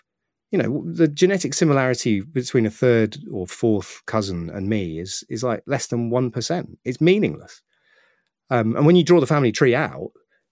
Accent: East of England, United Kingdom; but I can say it because I am actually from Suffolk

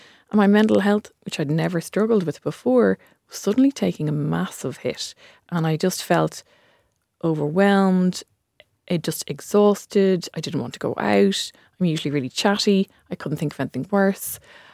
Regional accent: Ireland; And if I'm an Irish pharmacist who's well educated, and I didn't even know it was happening to me

